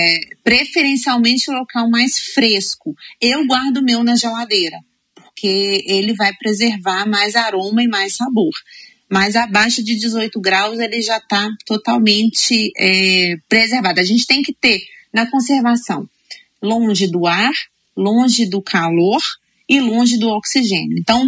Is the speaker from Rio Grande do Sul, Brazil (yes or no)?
no; Minas Gerais, Brazil; Como boa mineira, eu gosto muito de um frango com quiabo e uma verdura